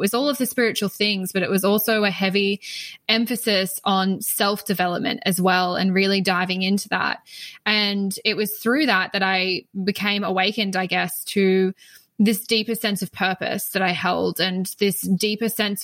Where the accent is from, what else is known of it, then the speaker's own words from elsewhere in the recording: Queensland, Australia; So I'm in Australia. If you can't pick up on my accent, I am based on the Sunshine Coast, which is in Queensland in Australia. So where it's very warm, very hot, very tropical. Think of like quintessential Australian beaches, and that's pretty much where I am.